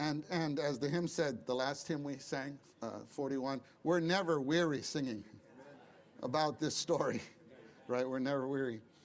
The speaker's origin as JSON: {"language": "English", "town": "Brooklyn", "region": "New York", "country": "United States", "tie": "born or raised there", "said": "And there in Brooklyn. I was born in Brooklyn."}